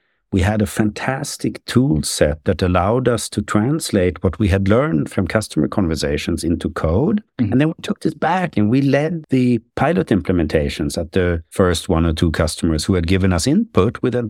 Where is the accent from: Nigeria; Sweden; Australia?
Sweden; English is a second language; also born or lived in Germany; now in San Francisco, United States; Chief Technology Officer at User Testing, born and raised in Sweden, spent about half of my life in Europe between Sweden and Germany, and half of my life in the US, in San Francisco, California.